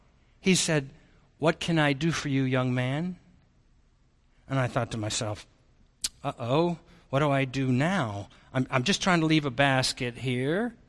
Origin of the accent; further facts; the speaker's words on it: Wichita, Kansas, United States; When I was a boy growing up in Wichita, Kansas, I was a double PK, son of a preacher, son of a professor